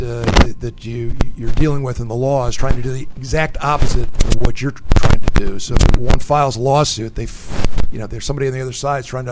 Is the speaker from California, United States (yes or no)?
no; Cleveland, Ohio, United States; I grew up in Cleveland, Ohio, on the western edge of Cleveland. At that time, it was kind of a farming community.